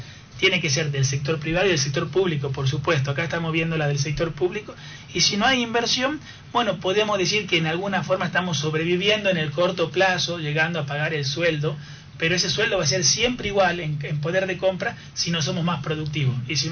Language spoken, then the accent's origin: Spanish; Tucumán, Argentina; Porque uno como tucumano paga impuestos nacionales e impuestos provinciales